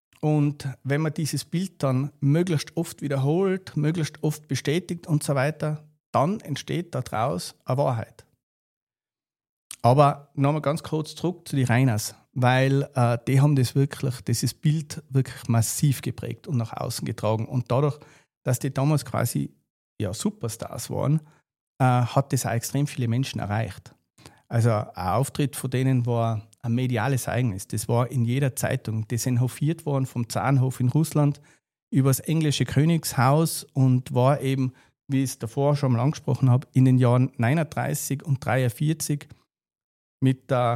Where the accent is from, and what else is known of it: Tyrol, Austria